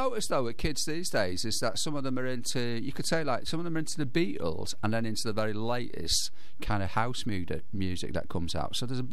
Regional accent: Manchester, North West England, United Kingdom; I was brought up in North Manchester, went to school at Mount Carmel, and lived in Factory Lane, Harper Hay, for quite a while, and now I live in town, but a lot of my family live in North Manchester, live in Harper Hay and Blakely

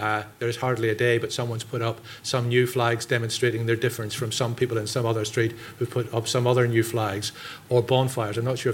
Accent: Ballycastle, Northern Ireland, United Kingdom; taking on the Irish language was a politicized thing, which it hadn't been when I was growing up in Ballycastle.

